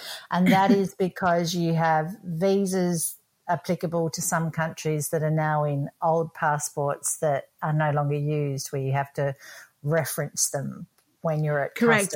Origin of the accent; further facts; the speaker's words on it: Australia; now in Qatar; I'm an Aussie expat based in Qatar, although this week I'm in Australia.